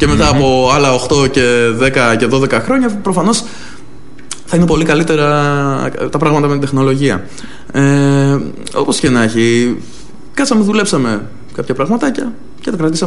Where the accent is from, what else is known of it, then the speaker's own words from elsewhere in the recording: Kavala, Eastern Macedonia and Thrace, Greece; born there; Γεννήθηκα στην Καβάλα ένα χειμωνιάτικο βράδυ ήταν.